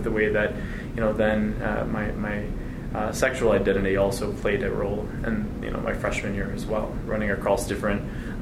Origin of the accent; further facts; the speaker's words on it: Charlotte, North Carolina, United States; And so, I'm from North Carolina, and most of the people in my hallway were from North Carolina, although probably a little bit smaller towns than Charlotte, where I grew up.